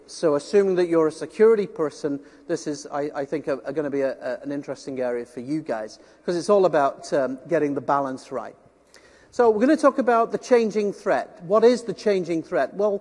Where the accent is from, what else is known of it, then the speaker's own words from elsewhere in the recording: United Kingdom; Being a Brit and from the other side of the pond, of course, I'll also kind of talk about our government's response as well.